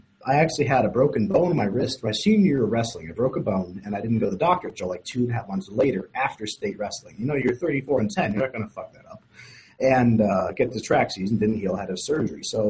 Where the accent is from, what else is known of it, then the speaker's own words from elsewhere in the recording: DeWitt, Nebraska, United States; But originally, I'm from DeWitt, Nebraska.